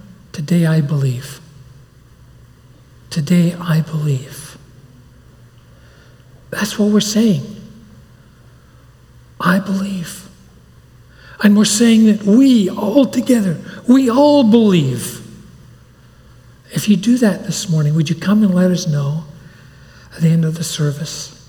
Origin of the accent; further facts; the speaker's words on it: Glasgow, Scotland, United Kingdom; Harry and I were born and raised in Scotland. And I became a Christian when I was about 16 in a Baptist church in the city of Glasgow in Scotland, where I grew up.